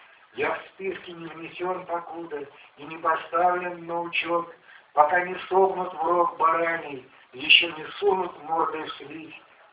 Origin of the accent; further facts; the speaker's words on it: Moscow, Russia; born there; «Марксистский переулок» — это то место, где я родился, в Москве, в 47-м году, на Таганке, там на двушке, кстати, изображен вот этот мой деревянный дом.